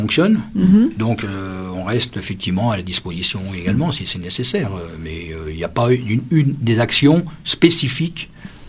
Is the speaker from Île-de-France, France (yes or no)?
no; Normandy, France; Alors, personnellement, n'étant pas natif des Vosges, puisque moi je viens de la Normandie